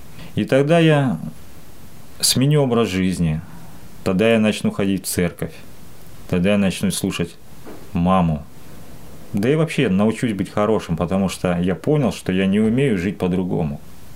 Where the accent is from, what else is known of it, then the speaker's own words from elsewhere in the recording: Sasovo, Ryazan Oblast, Russia; also born or lived in Krasnodar; Родился я в Краснодаре. Переехали мы в Рязанскую область города Сасово в 1986 году. Мама у меня не была верующая, отец был атеистом.